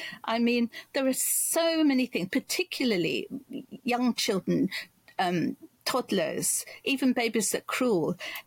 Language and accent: English; Kingston, London, United Kingdom; also born or lived in Lewisham; we moved from Lewisham in London to Kingston, where we were given a council flat. And so I was a year and a half in to schooling, so that when I arrived at six and a half or whatever